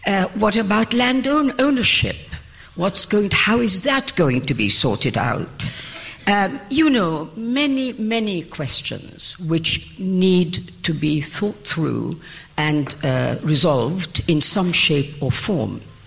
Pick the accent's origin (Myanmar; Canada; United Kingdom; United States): United Kingdom; England; I was brought up in Europe, as you know, or as you heard, and I was brought up in England